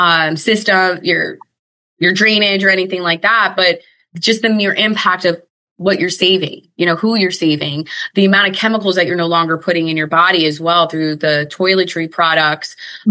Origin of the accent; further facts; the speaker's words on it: New Jersey, United States; also born or lived in Puerto Rico; when I was a kid, I grew up in New Jersey or spent my, you know, summers in Puerto Rico where you're outside.